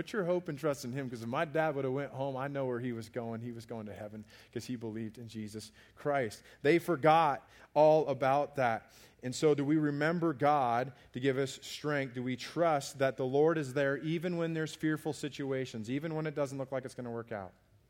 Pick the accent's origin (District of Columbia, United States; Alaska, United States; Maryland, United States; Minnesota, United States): Alaska, United States; I grew up in Alaska, y'all, so I don't know why I'm saying y'all, but I grew up in Alaska